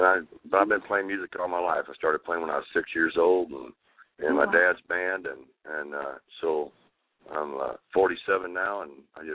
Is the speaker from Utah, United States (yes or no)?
no; Austin, Texas, United States; now in Nashville, United States; But you come in and say, well, I'm from Austin, Texas, or whatever. Oh, Texas. And they take a special interest in us.